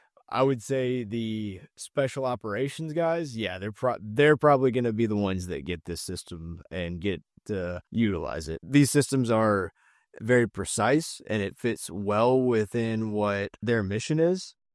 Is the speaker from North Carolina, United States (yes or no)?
no; Knoxville, Tennessee, United States; now in Yuma, United States; We're from Tennessee, in the kind of suburban part, and living in Yuma looks a lot like how Knoxville, Tennessee, which is where we're from, looked whenever we were growing up.